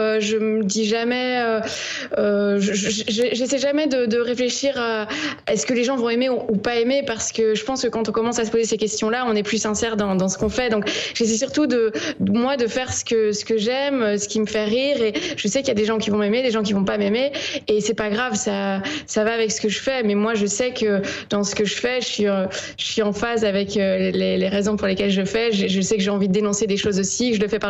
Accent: Belgium; quand je dis que je suis belge

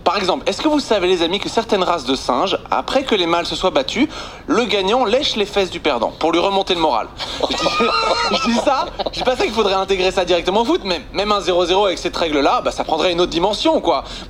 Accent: Belgium; à chaque fois que je vais à Paris, on entend mon accent, on me dit « Oh, t'es belge ?» Et chaque fois, je dis « Oui, et alors ?»

